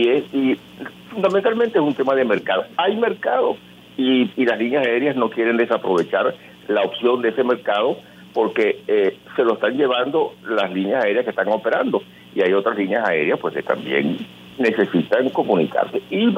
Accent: Venezuela; noticias para los venezolanos, que para ir de Caracas a Miami tenemos que pasar 12 horas entre que salimos de Venezuela y llegamos a República Dominicana

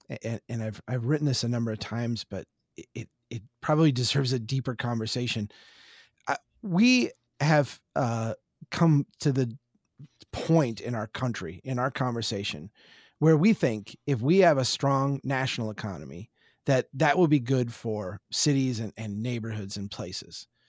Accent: Brainerd, United States; I can see this, you know, out my window, actually. Brainerd, my hometown, it has how many dollars?

